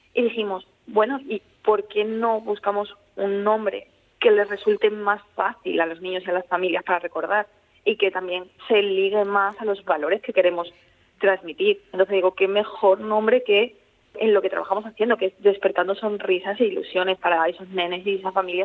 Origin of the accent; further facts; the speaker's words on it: Andalusia, Spain; moved away as an adult; now in Castellón, Spain; yo no soy de la Comunidad Valenciana, yo soy de Andalucía, y me vine específicamente a Castellón a estudiar el grado de Integración Social.